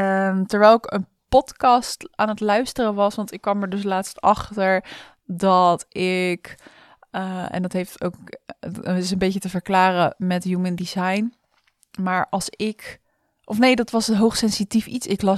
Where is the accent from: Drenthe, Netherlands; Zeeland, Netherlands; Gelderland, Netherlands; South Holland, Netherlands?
South Holland, Netherlands; Rotterdam; ik ben Rotterdamse